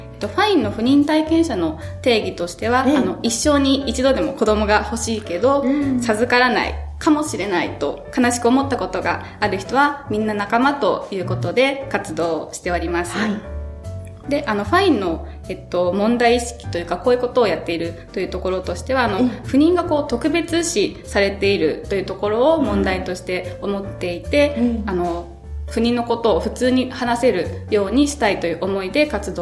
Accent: Hiroshima, Japan; 私広島県なんですけれども、その広島で受けられる場所がないなということで

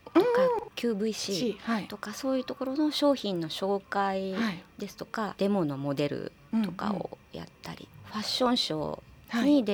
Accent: Niiza, Saitama, Japan; now in Nishitokyo, Japan; 子供の頃は北口新座市に住んでいて、で、ね、で結婚してから南口、はい、西東京市市民になって

